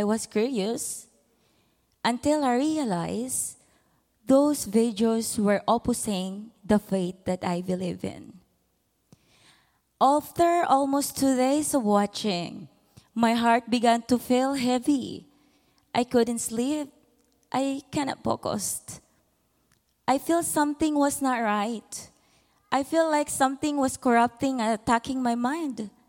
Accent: Philippines; accent: Filipino; now in United States; Bear with me, brothers and sisters, with my Filipino accent.

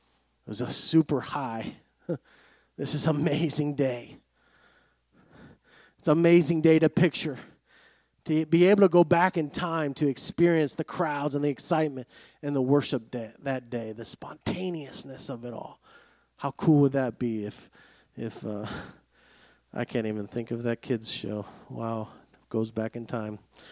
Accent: Greece; English is a second language; now in United States; I grew up in Greece, and now it's a source of pride.

